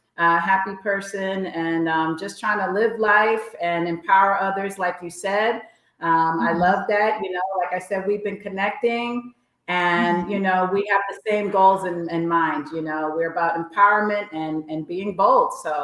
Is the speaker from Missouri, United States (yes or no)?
no; New York City, New York, United States; now in Texas, United States; I was born and raised in New York City. So I'm definitely a city girl. But now I'm living here in Texas, trying to be a Southern Belle.